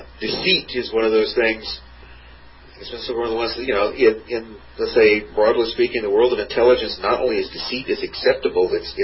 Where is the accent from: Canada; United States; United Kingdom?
United Kingdom; England; the point is that basically I'm an Englishman, and therefore I will be loyal to England.